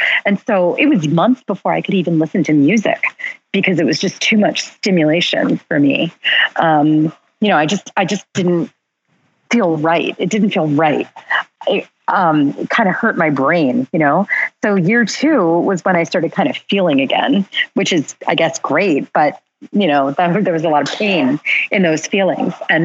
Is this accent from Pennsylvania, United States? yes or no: yes; Philadelphia, Pennsylvania, United States; now in New York, United States; I'm from Philadelphia. They were living in Philadelphia. My dad was living in Philly. I was still living in New York, where I still am.